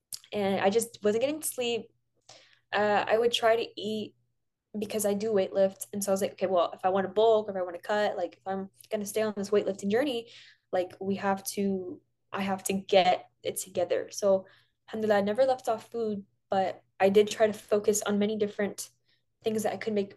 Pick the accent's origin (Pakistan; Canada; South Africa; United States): Pakistan; I'm Desi, I'm from Pakistan.